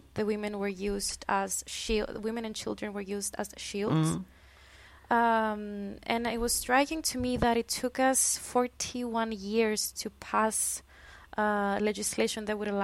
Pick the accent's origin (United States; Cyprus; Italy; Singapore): Cyprus; English is a second language; even my age growing up in Cyprus